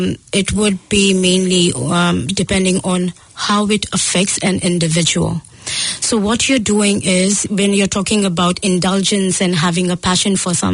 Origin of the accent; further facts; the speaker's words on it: Mumbai, Maharashtra, India; moved away; I'm born and brought up in Mumbai